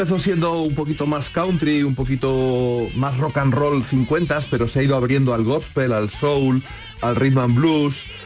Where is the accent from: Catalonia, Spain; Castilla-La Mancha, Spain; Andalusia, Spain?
Castilla-La Mancha, Spain; Ciudad Real; yo soy de Ciudad Real, yo soy, soy manchego